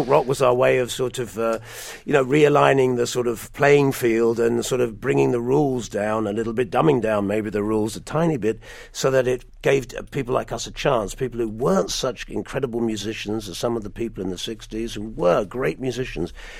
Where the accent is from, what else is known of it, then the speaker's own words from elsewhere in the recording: England, United Kingdom; also born or lived in United States; So I grew up in America for a short time when I was about 3 to 6, and so that's very much in the book. And I very much have a cross pollination of cultures, really, American, English, and my mother is actually Irish